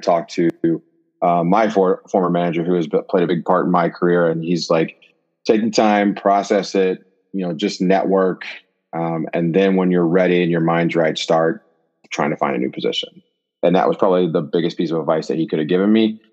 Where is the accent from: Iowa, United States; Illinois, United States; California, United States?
Illinois, United States; moved away as an adult; also born or lived in St. Louis / Chicago; now in Phoenix, United States; So I am actually originally from Southern Illinois, so the very southern tip, very small, like farm town type feel. Was there for probably 23 years of my life, and then moved to St. Louis